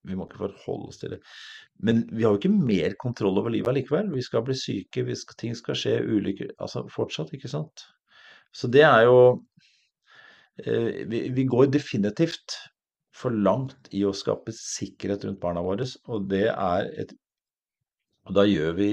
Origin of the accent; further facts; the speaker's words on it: Elverum, Innlandet, Norway; also born or lived in Oslo; Jeg vokste opp i Elverum, jeg er født i Oslo, jeg vokste opp i Elverum.